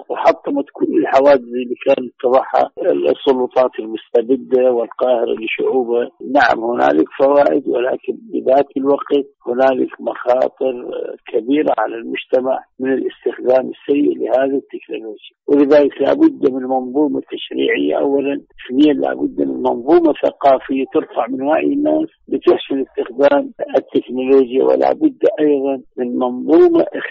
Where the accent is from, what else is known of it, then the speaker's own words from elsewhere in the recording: Iraq; وكما حدث عندنا بالعراق وبوقت مبكر